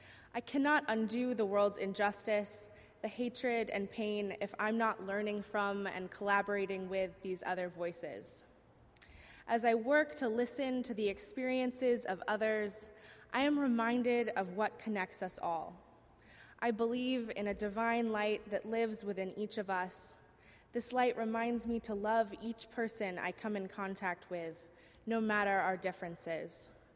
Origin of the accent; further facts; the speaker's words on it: Virginia, United States; I grew up in Southern Virginia. My town was white and middle class and conservative